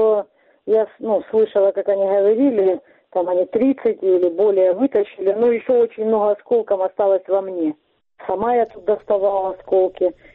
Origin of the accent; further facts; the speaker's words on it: Donetsk, Donetsk Oblast, Ukraine; пришла война в мой родной город, в мой дом